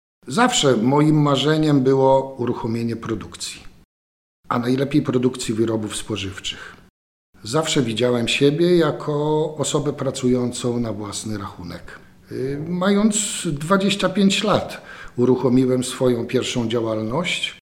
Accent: Suwałki, Podlaskie Voivodeship, Poland; Jestem rodowitym mieszkańcem Suwałk.

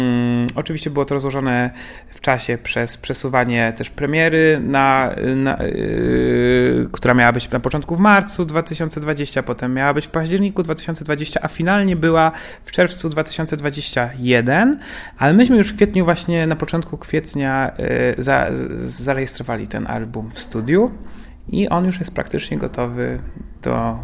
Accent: Rzeszów, Subcarpathian Voivodeship, Poland; z Rzeszowa, z moich stron

